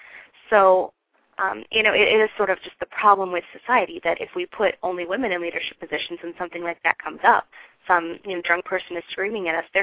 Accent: Chicago, Illinois, United States; I grew up in Chicago, and I remember going to the Museum of Science and Industry.

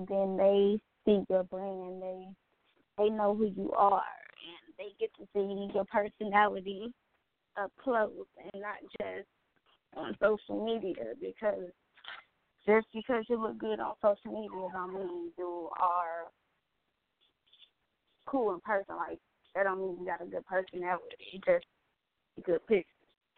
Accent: Indiana, United States; Like, yeah, I was raised in Indiana, but I'm an Atlanta maid.

